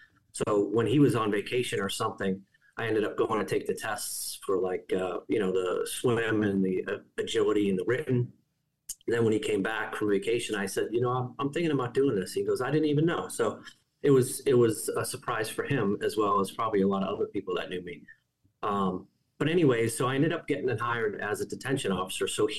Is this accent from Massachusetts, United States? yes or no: yes; Easton, Massachusetts, United States; I grew up in Massachusetts, Easton, East Bridgewater area.